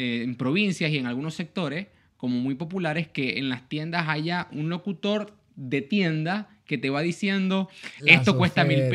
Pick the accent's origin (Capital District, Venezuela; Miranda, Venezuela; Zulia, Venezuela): Zulia, Venezuela; Maracaibo; moved away as an adult; Maracaibo